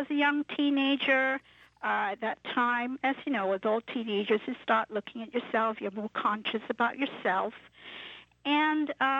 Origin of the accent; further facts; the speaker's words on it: Penang, Malaysia; now in New York, United States; I'm originally from Penang Island, Southeast Asia, and I've been living in New York for 23 years, so... What can I say? I'm a true New Yorker.